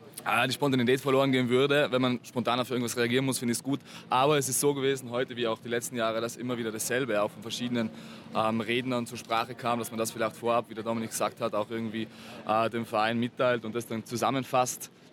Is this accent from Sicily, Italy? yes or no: no; Trentino-Alto Adige, Italy; now in Vienna, Austria; ich komme aus Südtirol, studiere in Wien